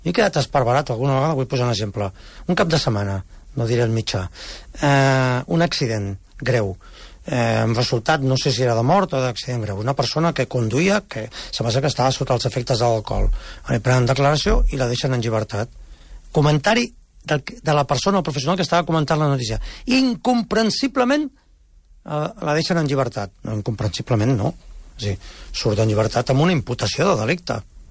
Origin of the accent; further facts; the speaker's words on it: Barcelona, Catalonia, Spain; potser perquè sóc de la Barceloneta